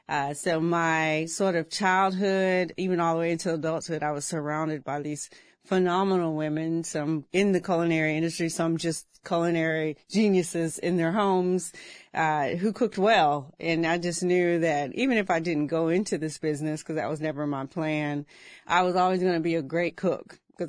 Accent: Durham, North Carolina, United States; Yeah, born and raised in Durham.

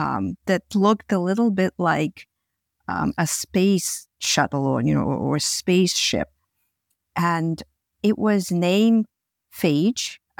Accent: Russia; I grew up in Russia, which was, you know, back then was the former Soviet Union.

